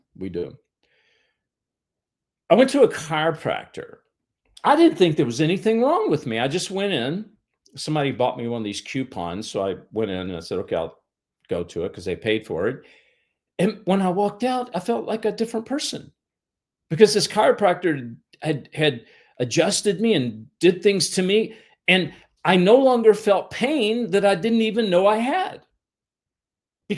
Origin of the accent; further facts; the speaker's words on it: Kentucky, United States; I was raised in Kentucky, and nothing against Kentucky. I like it.